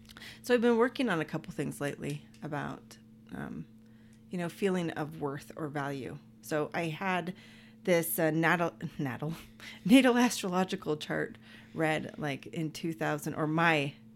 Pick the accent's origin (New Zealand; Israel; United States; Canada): United States; Provo, Utah; I thrive in areas like that because, you know, I grew up in Provo, Utah.